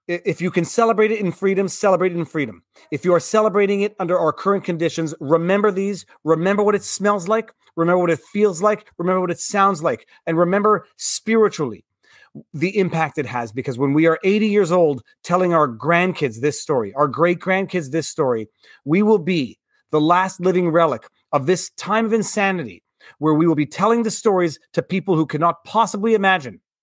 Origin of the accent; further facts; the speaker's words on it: United States; first language Cherokee; English is a second language; Happy New Year in Cherokee, my first language, and I don't use much anymore.